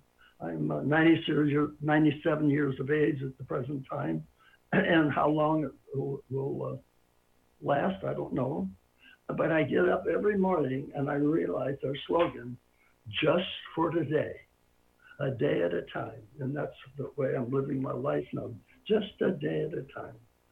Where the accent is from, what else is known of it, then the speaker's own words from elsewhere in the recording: Sun City, California, United States; I'm from Sun City, California, southern part of California.